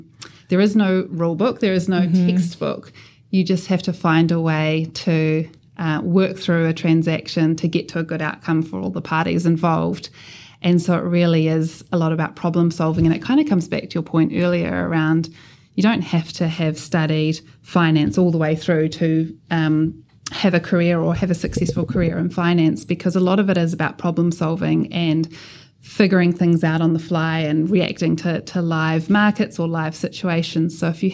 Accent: Palmerston North, Manawatū-Whanganui, New Zealand; I grew up in Palmerston North, so there weren't all of the financial sector wasn't represented, I suppose, where I grew up.

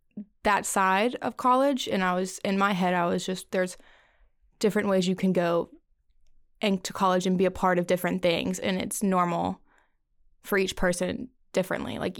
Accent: the South, United States; And I guess we are from the South, so like being in a sorority is a big thing.

